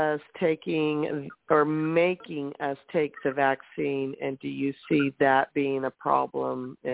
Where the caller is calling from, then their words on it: California, United States; I'm calling from California, and I am a nurse, and we have some big decisions out here in California.